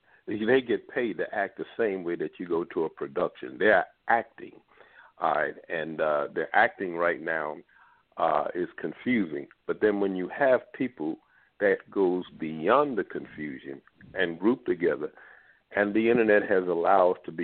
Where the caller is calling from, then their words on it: Baltimore, Maryland, United States; Yes, greetings, family. … I'm calling from Baltimore, Maryland.